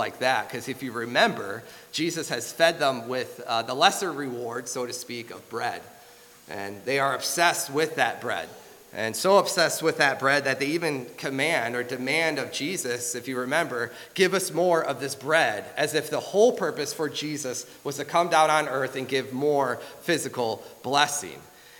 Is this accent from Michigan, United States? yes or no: yes; Michigan, United States; I'm from Michigan, I'm sorry to tell you.